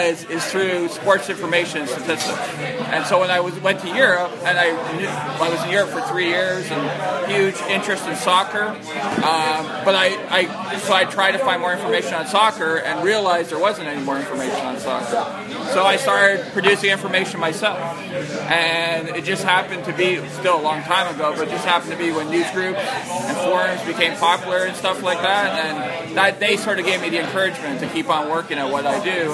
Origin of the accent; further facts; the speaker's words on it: Canada; I think my connection to Canadian soccer is I'm Canadian.